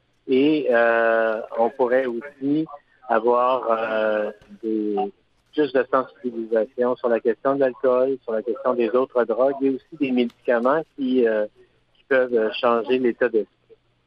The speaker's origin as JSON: {"language": "French", "region": "Quebec", "country": "Canada", "said": "puis chez nous, en Gaspésie en particulier, il y a du monde particulièrement partout"}